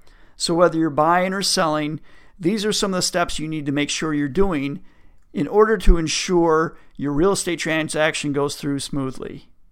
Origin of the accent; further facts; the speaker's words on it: Michigan, United States; Both he and I grew up in Michigan, so we're Michiganders, so we have that going for us.